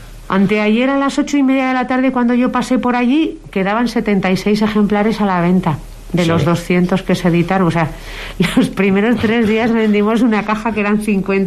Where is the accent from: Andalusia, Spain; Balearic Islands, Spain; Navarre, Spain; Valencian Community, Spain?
Navarre, Spain; Tudela; Te aclimatas, los cachis llenos de babas, el cierzo, la colorina, los mosquitos, el zurracapote de la teba, te curten. Te hacen de Tudela.